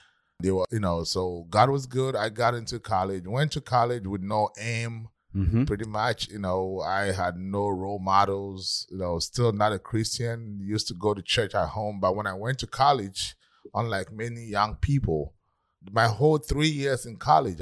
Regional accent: Takoradi, Western Region, Ghana; now in United States; I'm originally from Ghana. Grew up in a part of Ghana called Takoradi. It's a harbor city.

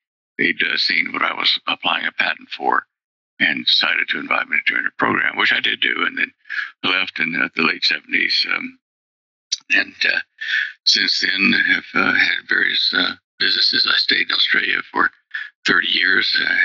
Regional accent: Texas, United States; I'm just about here, 79, a couple days, and I was born in Texas, raised in Texas, and then got into computer programming.

